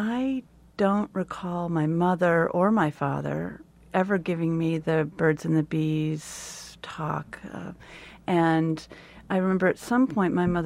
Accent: California, United States; I grew up in California, so there was this sort of free love generation thing going on.

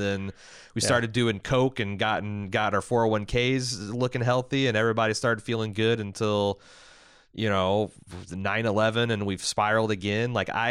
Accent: Indiana, United States; growing up in Southern Indiana, I feel a little bit of a kid.

